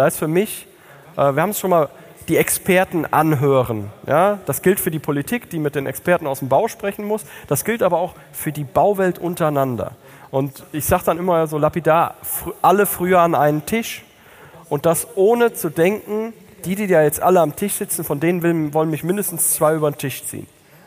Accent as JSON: {"language": "German", "region": "Hamburg", "country": "Germany", "said": "als Hamburger"}